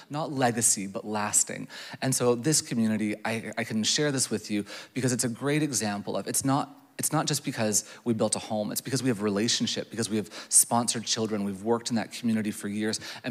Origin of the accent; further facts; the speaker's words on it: Ontario, Canada; Even though I'm from Ontario, right? We're the worst.